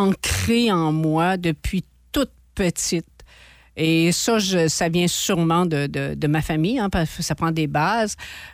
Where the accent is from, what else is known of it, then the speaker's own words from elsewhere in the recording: Pointe-Frégate, Quebec, Canada; Moi, je viens de Pointe-Frégate, sur le bord de la mer. Tu sais, quand t'es petite puis que tu cours sur les crans et que t'as cette vaste étendue de mer